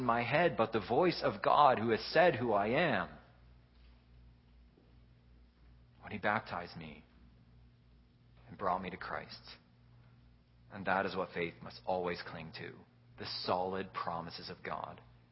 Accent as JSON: {"language": "English", "country": "Canada", "tie": "born there", "also_born_or_lived": "Netherlands", "said": "It's not really anything that I did. It's just because I was born in Canada."}